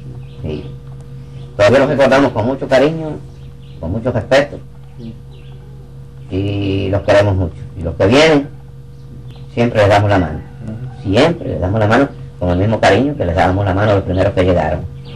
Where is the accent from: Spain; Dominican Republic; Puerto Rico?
Puerto Rico; somos puertorriqueños